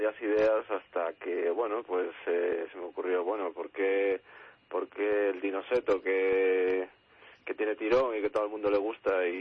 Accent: Redondela, Galicia, Spain; Sí, soy de Redondela, sí. Bueno, queda cerca.

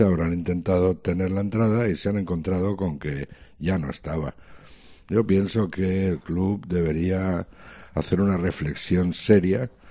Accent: Aragon, Spain; el día 17 voy a estar en mi pueblo, que está cerca de Calatayud

